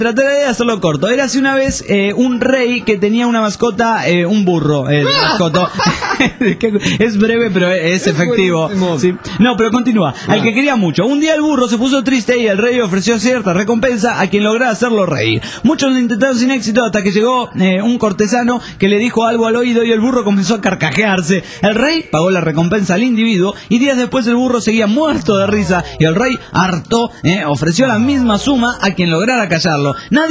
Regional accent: São Paulo, Brazil; Spanish is a second language; Yo aquí soy de São Paulo

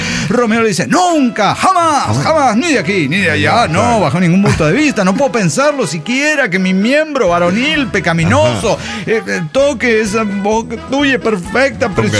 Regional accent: Lima, Peru; de Lima, Perú.

